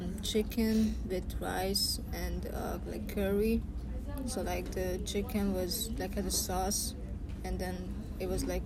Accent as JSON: {"language": "English", "region": "Budapest", "country": "Hungary", "tie": "born or raised there", "said": "I grew up in Hungary, Budapest."}